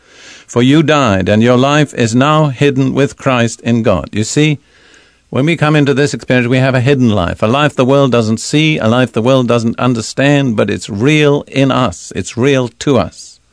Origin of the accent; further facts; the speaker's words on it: United Kingdom; I remember growing up in the Anglican Church in Britain as a boy, I was taught to say in various phrases, Our Lord and Savior, our Lord.